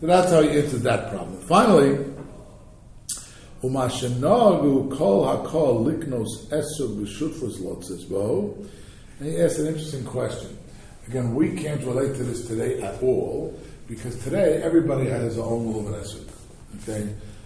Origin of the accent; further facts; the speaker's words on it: Teaneck, New Jersey, United States; I remember, I grew up in Teaneck, New Jersey, and I remember there were many people in shul and sukkahs, Orthodox Jews, Shomer Shabbos, not necessarily so learned, but who didn't have lumen esur.